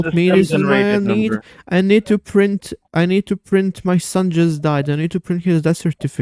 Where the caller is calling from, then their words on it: Detroit, Michigan, United States; I'm calling you from Detroit, Michigan.